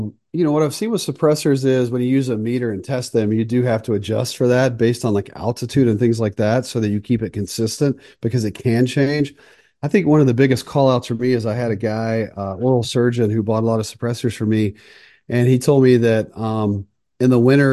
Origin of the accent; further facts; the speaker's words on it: Southern United States, United States; So I grew up in the South.